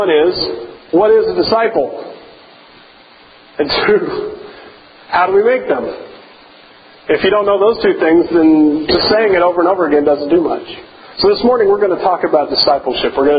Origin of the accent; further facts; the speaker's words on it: the South, United States; You know, I grew up in the South, so I'm still one of those folks that can enjoy snow